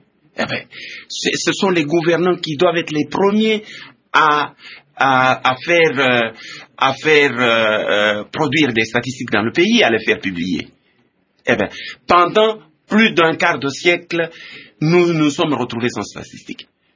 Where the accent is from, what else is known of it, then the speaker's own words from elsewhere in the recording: DR Congo; C'est le premier sentiment que je suis en train d'exprimer ici, en tant que Congolais, en tant que chercheur, en tant que professeur d'université.